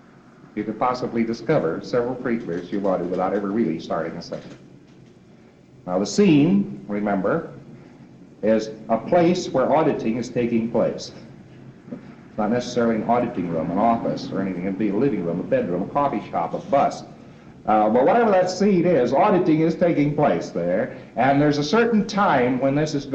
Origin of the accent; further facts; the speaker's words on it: Saskatchewan, Canada; born there; but I was born in Saskatchewan, too.